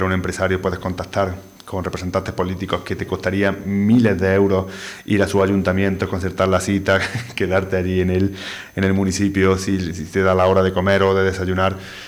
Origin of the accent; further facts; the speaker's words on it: Priego de Córdoba, Andalusia, Spain; que soy del Partido Popular y que soy de Priego.